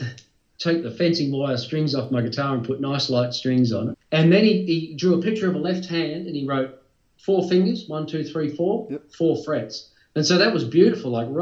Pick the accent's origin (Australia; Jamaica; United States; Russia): Australia; Castlemaine, Victoria; And then luckily there was a guy right here in my hometown in Castlemaine, teaching guitar lessons